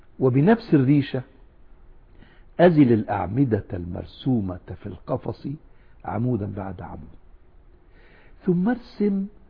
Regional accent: Egypt; سافرت إلى قريتي، قرية بسيطة في جنوب القاهرة بنحو 100 كيلو، وأقربنا من الفلاحين البسطاء

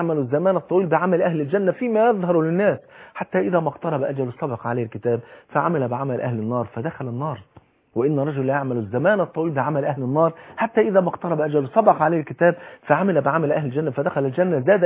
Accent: Egypt; مطلوب مننا النهاردة كمصريين

